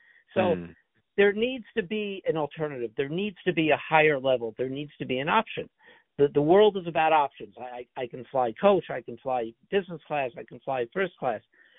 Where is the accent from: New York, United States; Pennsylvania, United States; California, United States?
California, United States; Beverly Hills; You know, I'm from Beverly Hills. I went to Michigan State.